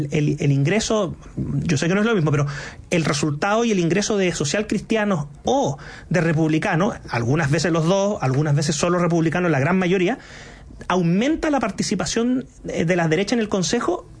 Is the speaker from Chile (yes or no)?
yes; Chile; No, que soy chileno.